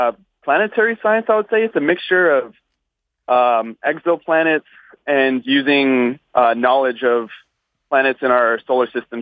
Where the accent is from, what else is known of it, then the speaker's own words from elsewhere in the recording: Seaside, California, United States; born there; now in Riverside, United States; I was actually born right next to Raul in Seaside, California, but now I'm currently in Riverside, California, pursuing a PhD.